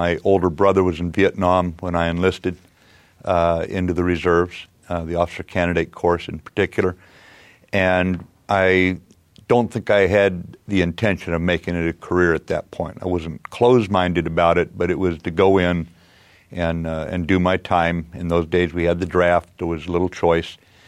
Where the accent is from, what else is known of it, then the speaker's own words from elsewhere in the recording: Pacific Northwest, United States; I was born up in the Pacific Northwest, and I was raised on the banks of the Columbia River in a little town up there.